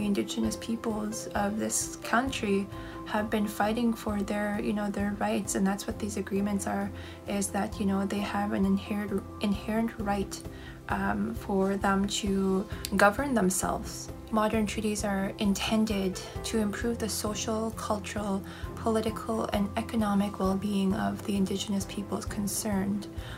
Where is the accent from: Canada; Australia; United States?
Canada; Fort McPherson, Northwest Territories; now in Yellowknife, Canada; I am from Yellowknife, Northwest Territories. I am originally from Fort McPherson, Northwest Territories. I am Tetlikwichin.